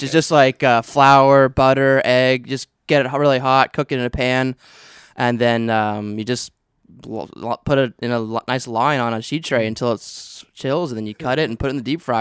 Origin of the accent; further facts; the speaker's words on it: Pacific Northwest, United States; I'm from the Pacific Northwest, and everything there is salmon and seafood.